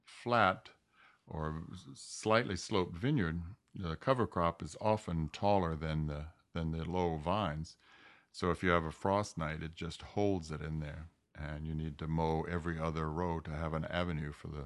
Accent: the South, United States; growing up in the South, I didn't have a really good experience with Lambrusca.

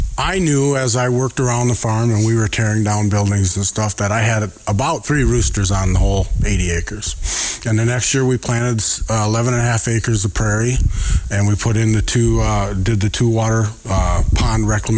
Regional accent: Minnesota, United States; No, I grew up in the Twin Cities area. I was a St. Paul police officer for 31 years.

